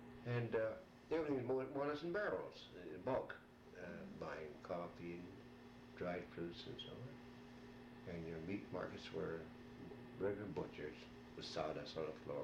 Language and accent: English; Aurora, Illinois, United States; born there; now in Youngstown, United States; No, I was born in Aurora, Illinois.